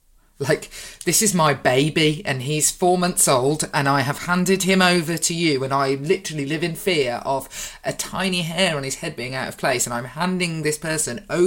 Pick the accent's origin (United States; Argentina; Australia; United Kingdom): United Kingdom; I'm British.